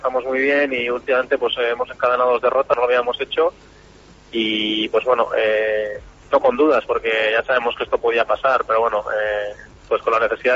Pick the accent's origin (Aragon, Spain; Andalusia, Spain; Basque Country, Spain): Basque Country, Spain; San Sebastián; somos de San Sebastián los dos